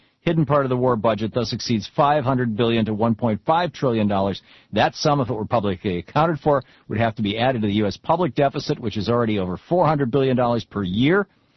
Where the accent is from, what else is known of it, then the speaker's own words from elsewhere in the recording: United States; I mean, this is, you know, I'm an American.